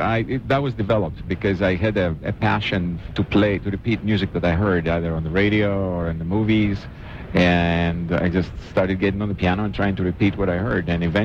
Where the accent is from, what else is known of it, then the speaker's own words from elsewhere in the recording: Greece; English is a second language; moved away as an adult; now in United States; I grew up in Greece.